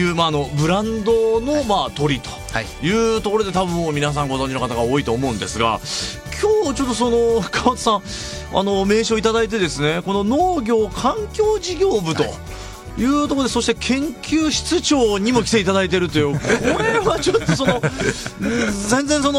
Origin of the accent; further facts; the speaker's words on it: Oita, Japan; 僕自身も地元が大分なので